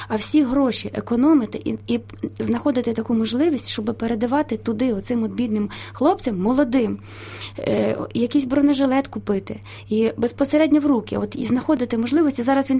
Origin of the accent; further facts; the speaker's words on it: Lviv, Lviv Oblast, Ukraine; born there; now in Kyiv, Ukraine; я народилася у Львові, закінчила Львівську консерваторію, композиторський факультет в класі викладача Мирослава Скорика. Зараз я живу в Києві